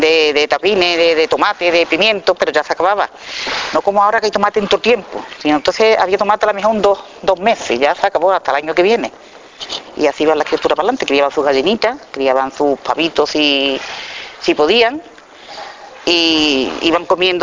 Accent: Torrecera, Andalusia, Spain; born there; Después nació mi hermana y nací yo, que nacimos allá abajo, en Torrecera la Baja

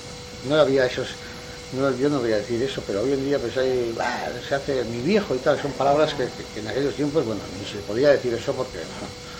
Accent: Tolosa, Basque Country, Spain; esto ya no es un pueblo de donde yo soy, de Tolosa

